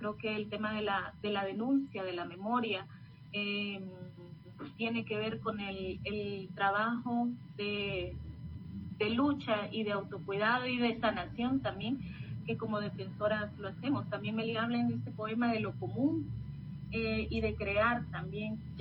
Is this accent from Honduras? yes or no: yes; Honduras; venimos viviendo como pueblo hondureño